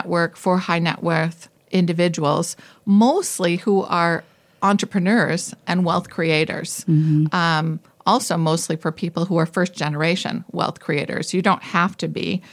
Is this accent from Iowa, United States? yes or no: yes; Iowa, United States; moved away as an adult; also born or lived in Boulder, United States / London, United Kingdom / New York City, United States; now in Minneapolis, United States; I always start with, I was raised in Iowa. And raised by two entrepreneurs.